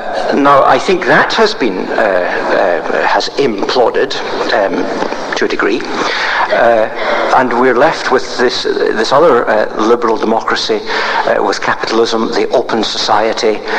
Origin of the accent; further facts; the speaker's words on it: Scotland, United Kingdom; I, as a Scot, was introducing a German theologian